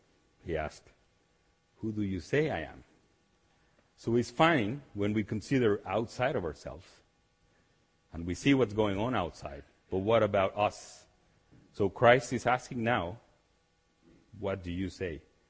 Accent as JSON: {"language": "English", "country": "Mexico", "tie": "born or raised there", "moved": "yes", "lives_now": "Canada", "said": "I was born and raised a Methodist in Mexico. When we came to Canada"}